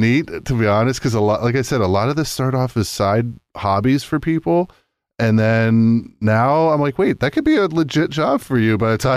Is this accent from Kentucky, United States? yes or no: no; Pennsylvania, United States; We're both from Pennsylvania originally